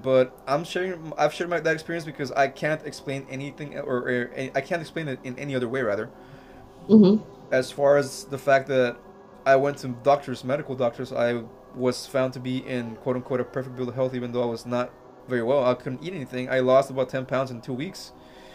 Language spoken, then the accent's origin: English; Mexico; Dude, I grew up in Mexico. We're always about 5 years after, behind everything.